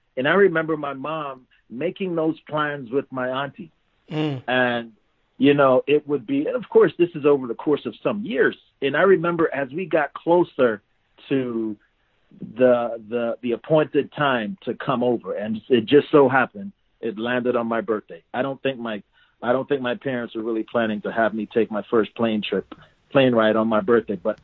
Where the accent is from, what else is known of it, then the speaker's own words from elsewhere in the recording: Silver Spring, Maryland, United States; I grew up in Silver Spring, Maryland. And I went to Springbrook High School